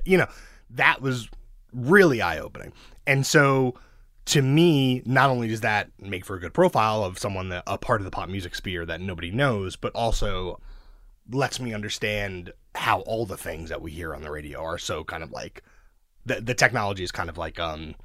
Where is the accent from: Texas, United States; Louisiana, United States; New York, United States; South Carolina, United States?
New York, United States; Brooklyn; I grew up in Sheepshead Bay, which is outer Brooklyn, like